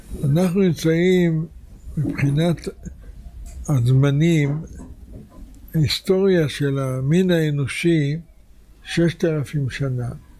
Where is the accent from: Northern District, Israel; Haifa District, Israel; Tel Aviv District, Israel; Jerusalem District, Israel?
Tel Aviv District, Israel; Tel Aviv; אני דרך אגב נולדתי במלחמת העולם השנייה. בתחילת המלחמה, בזמן המלחמה הייתי בן 8, ילד בן 8. גרתי בתל אביב, עליה תחנה המרכזית